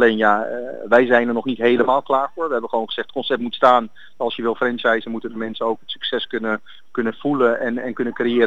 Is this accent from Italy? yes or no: yes; Italy; Als Italiaans zijn groei je op met het lekkere hazelnootpasta wereld Nutella natuurlijk.